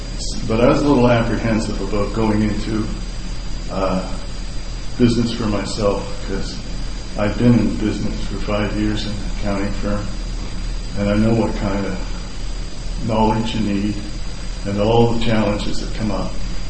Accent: Scotland, United Kingdom; Now, being Scottish, I don't like to part with the money that much, you know.

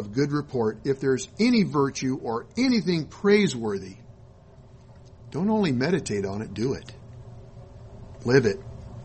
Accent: West Coast, United States; now in McKinney, United States; Because even though we're from the West Coast, we're all here in the McKinney area within 20 minutes of each other.

